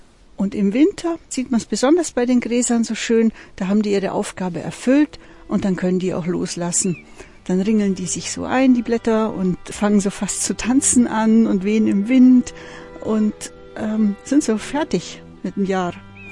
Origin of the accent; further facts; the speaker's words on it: Bavaria, Germany; Ich bin ja im Allgäu aufgewachsen, im Ostallgäu, zwischen diesen grünen Kuhwiesen. Ich lebe jetzt seit 20 Jahren hier in Unterfranken in der Weinbaugegend